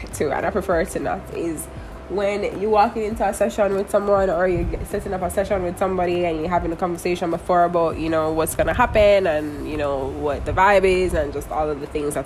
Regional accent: Jamaica; I am a Jamaican, so in my conversation I'm going to naturally put things that are how I talk or how I think.

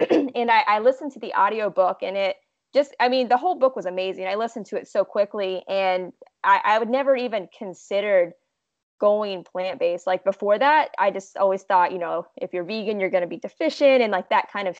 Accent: West Virginia, United States; moved away as an adult; also born or lived in Florida, United States; I grew up in West Virginia. And I lived there and went to school there.

